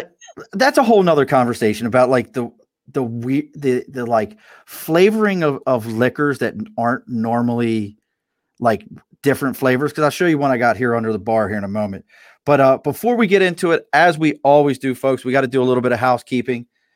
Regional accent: Baltimore, Maryland, United States; And that's a whole thing that goes back to growing up in Baltimore.

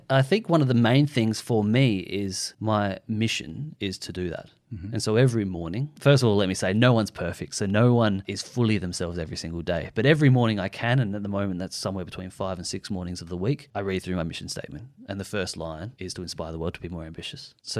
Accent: Adelaide, South Australia, Australia; He was a great football AFL, we're from Adelaide, so he was an AFL player.

